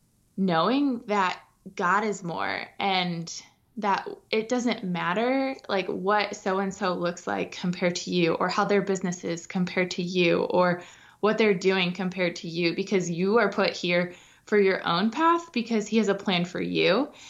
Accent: Columbus, Ohio, United States; So I am born and raised in Columbus, Ohio, and obviously we're still here.

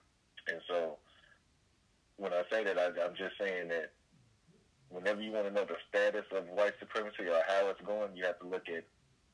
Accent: Dallas, Texas, United States; I'm from Dallas, Texas.

